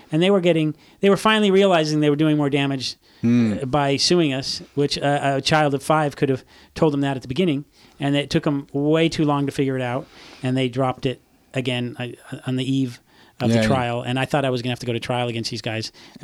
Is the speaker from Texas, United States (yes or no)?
no; California, United States; I grew up in Orange County, and so I was, of course, I was offended by that term behind the orange curtain, yeah.